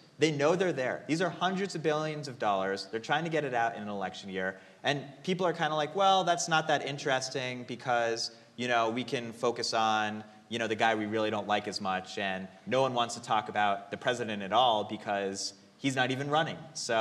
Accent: Connecticut, United States; now in Iowa, United States; I grew up in Connecticut. I'm an Iowan by choice. I love living in a state where I can defend the people

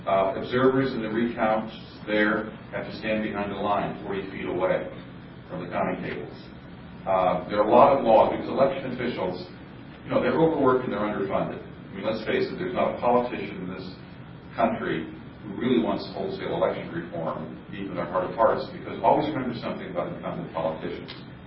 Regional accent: California, United States; I'm from California.

